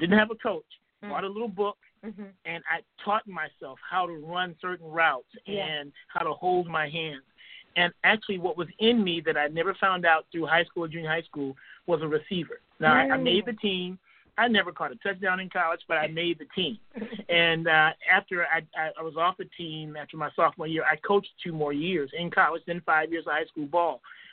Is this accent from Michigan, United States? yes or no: yes; Detroit, Michigan, United States; Yeah, I was raised in Detroit, Michigan, and I was about 3 years old.